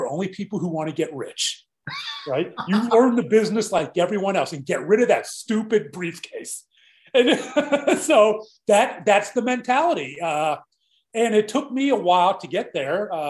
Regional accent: Mount Lebanon, Pennsylvania, United States; also born or lived in Scott Township; But we lived in Birdland on Metal Oak Drive in Scott Township. And then in 1970, we took the step up to Mount Lebanon.

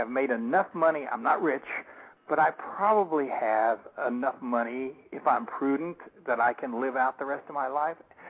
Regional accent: New Mexico, United States; I grew up in New Mexico, so there's a lot of the.

